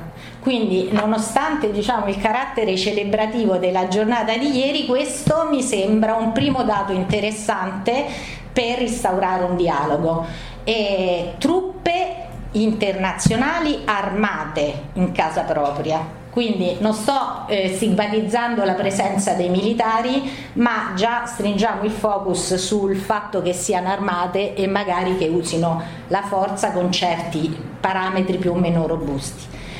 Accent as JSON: {"language": "Italian", "town": "Rome", "region": "Lazio", "country": "Italy", "said": "Io personalmente vengo da Roma."}